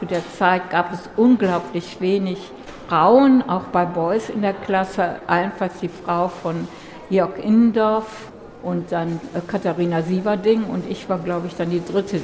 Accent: Germany; Das war natürlich für mich als Ausländerin sozusagen, als Deutsche, eine große Ehre. Und wir waren zwei Deutsche, die andere Dame kenne ich leider gar nicht mehr.

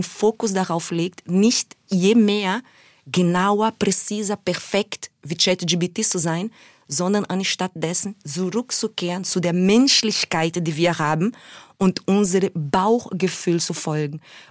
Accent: Recife, Pernambuco, Brazil; German is a second language; ich bin im Morro da Conceição geboren und in einer Favela namens Linha do Tiro aufgewachsen.

